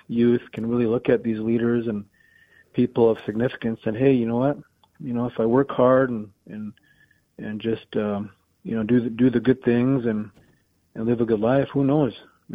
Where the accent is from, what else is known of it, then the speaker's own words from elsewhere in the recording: Standing Rock, United States; So it's going to be an exciting moment, personally for my tribe as well. I mean, I'm from Standing Rock, and I'm really excited to.